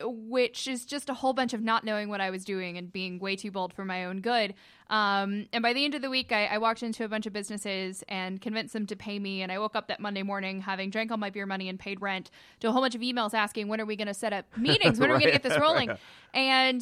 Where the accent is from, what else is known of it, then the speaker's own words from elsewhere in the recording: Cartersville, Georgia, United States; I'm originally from Cartersville.